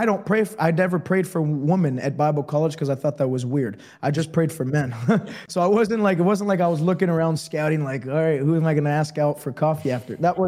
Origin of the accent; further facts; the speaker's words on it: Canada; as a Canadian